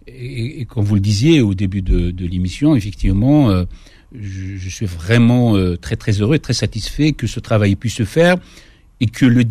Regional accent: Kabylie, Algeria; je suis reparti sur les lieux de mon enfance d'ailleurs, donc à Ifli, Saint-Exirte, Kabylie-Maritime, sur les lieux de l'enfance, les lieux de la guerre, puisque moi je suis un enfant de la guerre, j'avais 11 ans à l'indépendance.

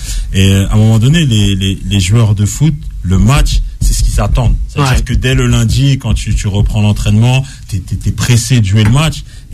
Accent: Le Blanc-Mesnil, Île-de-France, France; born there; C'est ma ville natale.

